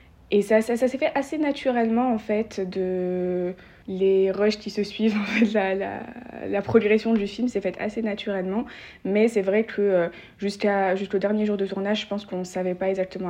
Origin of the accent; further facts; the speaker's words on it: Algeria; moved away as an adult; now in France; j'ai grandi en Algérie, j'ai eu mon bac là-bas et je suis venue en France pour faire mes études.